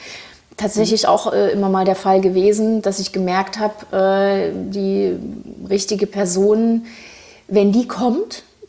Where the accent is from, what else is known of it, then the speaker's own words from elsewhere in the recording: Thuringia, Germany; also born or lived in Frankfurt am Main; now in Berlin, Germany; ich bin ursprünglich aus Thüringen, habe aber sehr, sehr lange in Frankfurt am Main gelebt und habe dort dann alle Zelte abgebrochen, Anfang 2017 bin nach Berlin gekommen